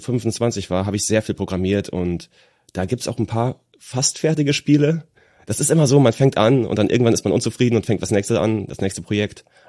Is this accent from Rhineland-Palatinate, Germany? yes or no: yes; Rhineland-Palatinate, Germany; Nee, ich bin Westerwälder.